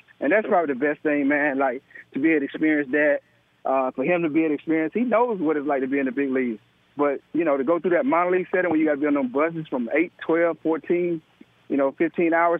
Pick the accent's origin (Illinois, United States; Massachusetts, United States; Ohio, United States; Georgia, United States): Georgia, United States; I grew up where I had to play football. I grew up in South Georgia. So where, you know, like it's dog days and you had to play football.